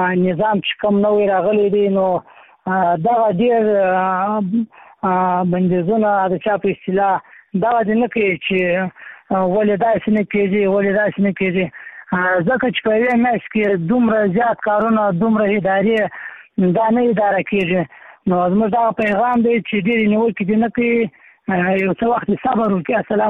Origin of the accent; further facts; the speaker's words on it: Maiwand, Kandahar, Afghanistan; د میوند ولسوالۍ څخه د سرپاهي کې یم.